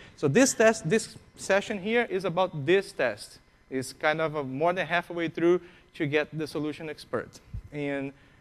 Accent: Brazil; English is a second language; I was down in Brazil, I'm from Brazil, I think I mentioned that already.

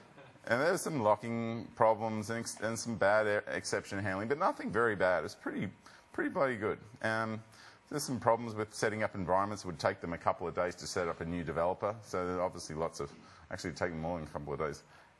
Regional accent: Sydney, New South Wales, Australia; All right, and I come from Sydney.

